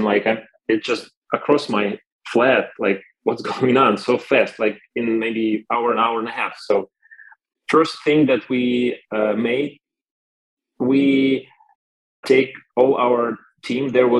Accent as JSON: {"language": "English", "region": "Kyiv Oblast", "country": "Ukraine", "said": "I'm from Ukraine, north of Kyiv. And I'm 35"}